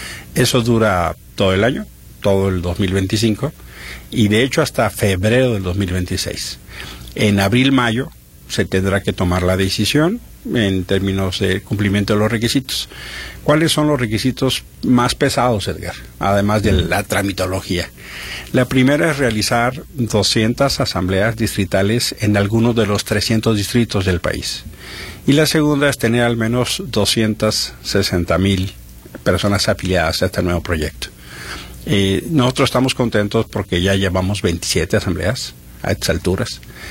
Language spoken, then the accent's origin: Spanish; Mexico City, Mexico; yo soy de la Chilanga Banda, pero vengo siempre con gusto acá al querido Guanatos.